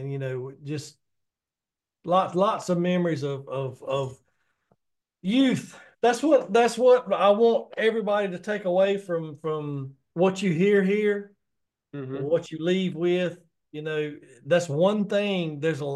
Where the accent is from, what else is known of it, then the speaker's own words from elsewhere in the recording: the South, United States; I call it a toboggan. I don't know what you call it. I'm from the South, so it's